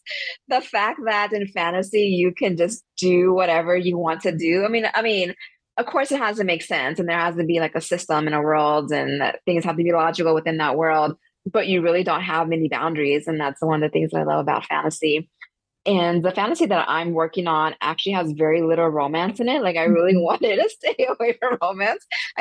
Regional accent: Texas, United States; now in Hawaii, United States; I grew up in Texas, and I'm currently living in Hawaii

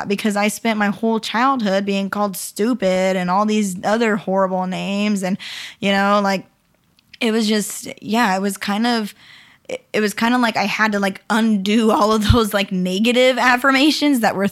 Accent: Idaho, United States; Because the author is, like, Mormon, and I'm from Idaho, and it's like everybody's reading the book, right? So, because everybody in Idaho is, like, Mormon.

